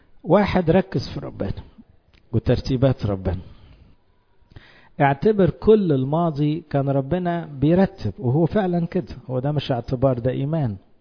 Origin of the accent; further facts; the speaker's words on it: Egypt; عندنا في مصر سيستم مش حلو، هو المعاشات